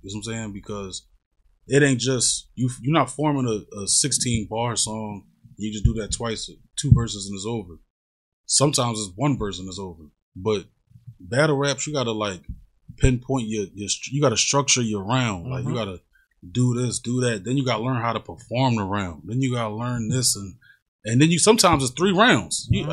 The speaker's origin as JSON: {"language": "English", "town": "Philadelphia", "region": "Pennsylvania", "country": "United States", "said": "the reason why I definitely wanted to get in it because I'm from Philly, and I feel like battle rappers is the best rappers."}